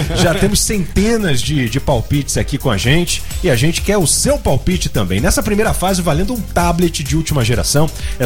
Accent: Rio de Janeiro, Brazil; Pô, eu sou carioca.

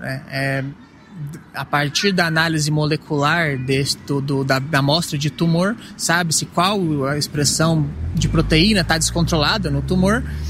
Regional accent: Brazil; Para nós que somos brasileiros, assim, é $30,000 por caixa, então assim, é muito difícil.

